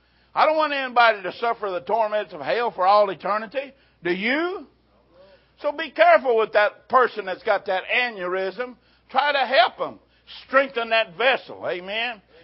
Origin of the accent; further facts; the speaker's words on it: Missouri, United States; They're kind of stubborn and hard-headed like we are from Missouri. They're stubborn as a Missouri mule.